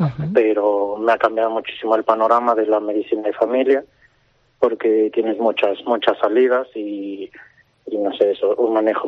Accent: Mexico; moved away as an adult; now in Spain; yo vengo de México y en México la sanidad pública pues no es como aquí en España.

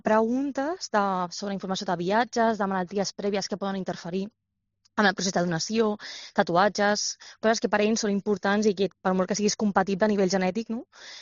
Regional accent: Barcelona, Catalonia, Spain; en el meu cas perquè sóc de Barcelona

